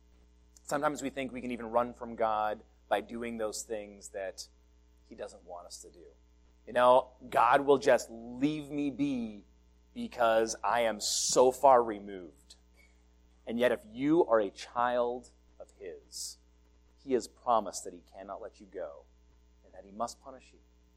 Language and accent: English; Canada; now in United States; He knew I needed to start my life as a Canadian, and he knew eventually he wanted me to be American.